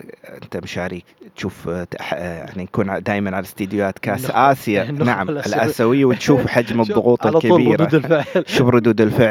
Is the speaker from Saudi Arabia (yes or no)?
yes; Saudi Arabia; احنا بالنسبة لنا كسعوديين ذاكرتنا محتفظة بذاكرة جيدة لجيل 94.